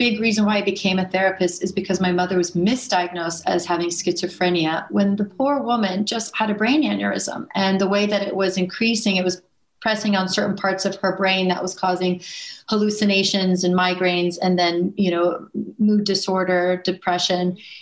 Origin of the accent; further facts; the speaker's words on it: Houston, Texas, United States; I grew up in Houston, Texas. I loved, you know, playing in the bayou.